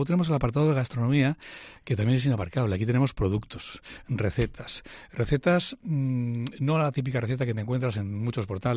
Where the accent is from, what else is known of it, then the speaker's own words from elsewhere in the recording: Aragon, Spain; Aragón me encanta, Aragón es mi tierra, como en Aragón...